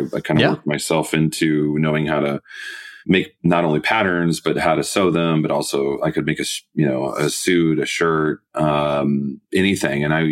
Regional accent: Iowa, United States; I mean, when I grew up in Iowa, as you know, and, you know, I had big dreams.

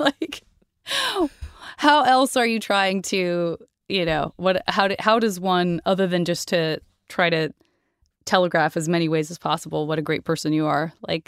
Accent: United States; But because I'm American, bear with me.

